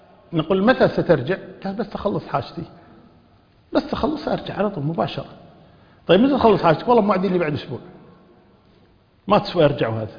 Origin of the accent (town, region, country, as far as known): Kuwait